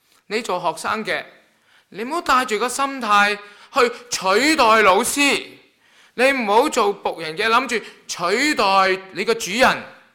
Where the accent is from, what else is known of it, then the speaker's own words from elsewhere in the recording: China; 喂，我哋中國人都有句説話喎，叫做青出於藍啊！